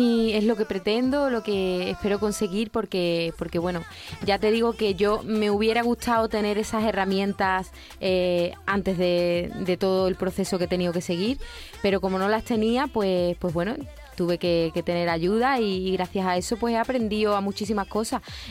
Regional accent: Andalusia, Spain; Yo soy andaluza.

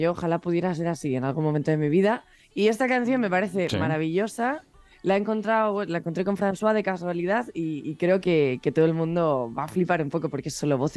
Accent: Madrid, Community of Madrid, Spain; soy de Madrid.

